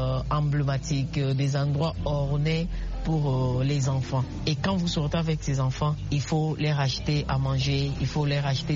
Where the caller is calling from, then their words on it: DR Congo; Bonsoir Roger … de la République démocratique du Congo.